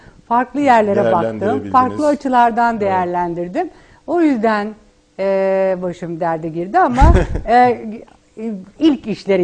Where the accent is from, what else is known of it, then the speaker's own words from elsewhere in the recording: Aegean Region, Turkey; ben Ege'liyim. Ege'nin dağlarında ihmal edilmiş çok köy var.